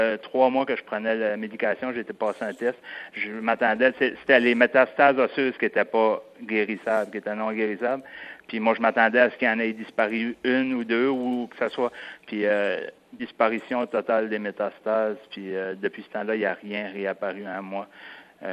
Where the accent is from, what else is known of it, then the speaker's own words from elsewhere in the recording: Quebec, Canada; Les gens me connaissent pas mal dans la baie des Chaleurs. Je viens de la baie des Chaleurs.